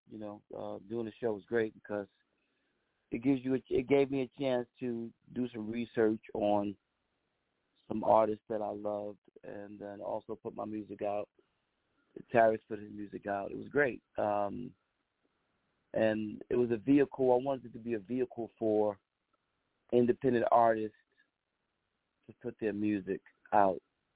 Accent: New York City, New York, United States; Born and raised in Brooklyn, and I live out in Florida.

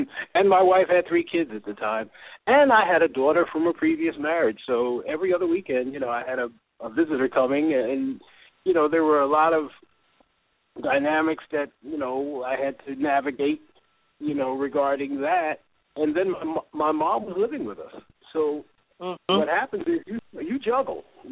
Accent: New York City, New York, United States; moved away as an adult; now in North Carolina, United States; I grew up in New York City, and had an opportunity to go to some art schools up there and get involved with publishing and advertising. And I moved to North Carolina back in mid-80s.

